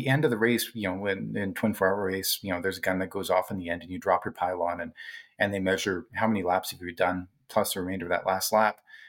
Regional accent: Canada; My home was warm to 19 degrees. I'm a Canadian.

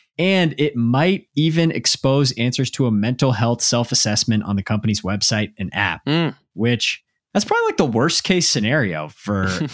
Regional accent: Dallas, Texas, United States; now in Massachusetts, United States; So I grew up in Dallas and there are Chick-fil-A's there.

